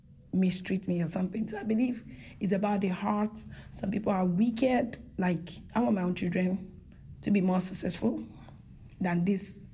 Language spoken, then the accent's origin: English; Nigeria; growing up in Nigeria